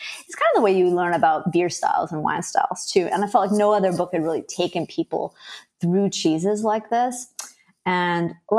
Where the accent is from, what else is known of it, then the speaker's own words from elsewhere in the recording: Wisconsin, United States; now in Philadelphia, United States; You know, when I moved to Philadelphia from Wisconsin, I really missed cheese. I mean, it's bizarre, because if I'd stayed in the state of Wisconsin, I'm sure I never would have started a blog coming out of fromage.